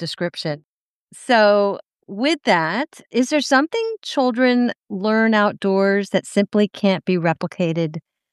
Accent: Bethesda, Maryland, United States; I mean, I grew up in Bethesda, Maryland, so I will have to visit because you're in D.C.

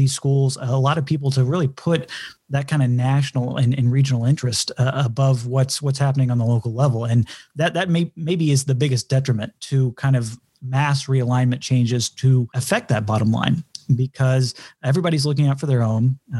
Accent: Texas, United States; You know, I'm from Texas originally, and being a child of the 80s and 90s, love the Southwest Conference.

